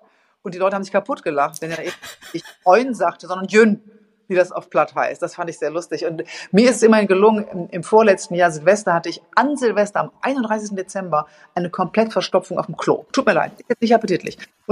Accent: Düsseldorf, North Rhine-Westphalia, Germany; Ich habe überhaupt keine sentimentalen Gefühle für Düsseldorf, wo ich herkomme, obwohl ich das sehr mag.

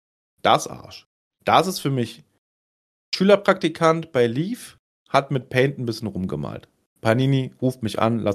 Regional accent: Rhineland, Germany; Also okay, ich komme ja aus dem Rheinland und hier wird Karneval gefeiert.

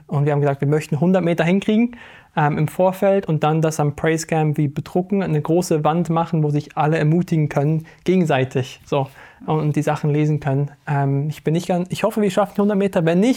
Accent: Bern, Switzerland; accent: Bernese German; ich komme eigentlich aus Bern, spreche auch lieber Berndeutsch.

